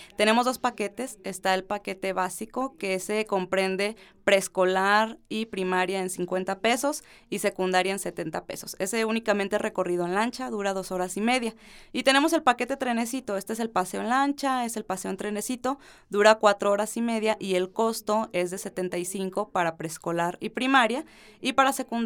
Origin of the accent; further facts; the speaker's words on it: San José de Gracia, Mexico; La verdad es que yo amo mi municipio, soy de ahí de San José de Gracia orgullosamente